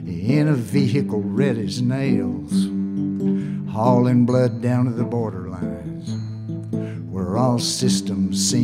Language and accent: English; Lubbock, Texas, United States; I think it was because I was raised in Lubbock.